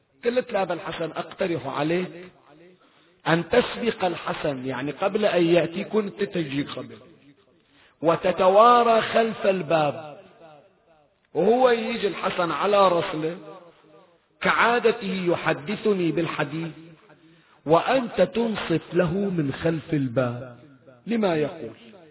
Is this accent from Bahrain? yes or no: yes; Bahrain; أحد الفضلاء عندنا بالبحرين، ما أحكي لك شيء برا البحرين